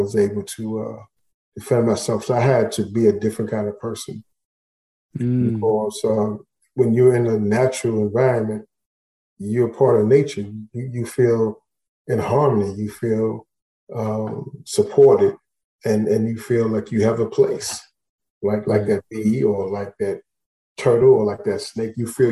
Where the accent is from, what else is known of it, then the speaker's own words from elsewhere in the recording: New Jersey, United States; also born or lived in North Carolina / Harlem; I was born in North Carolina and then came up to New Jersey and Harlem. My mother was raised both in New Jersey and New York. My father was raised in New Jersey.